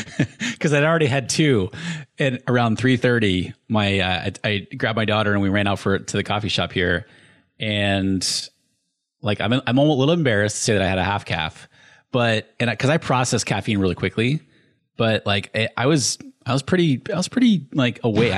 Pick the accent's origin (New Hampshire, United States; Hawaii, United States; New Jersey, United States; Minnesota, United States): New Hampshire, United States; now in San Diego, United States; I am from New Hampshire originally. I love the change in seasons, but this is my favorite time of year here in San Diego, the winter time.